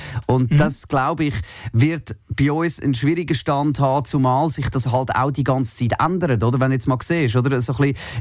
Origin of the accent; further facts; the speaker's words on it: Zurich, Switzerland; ich bin aus Zürich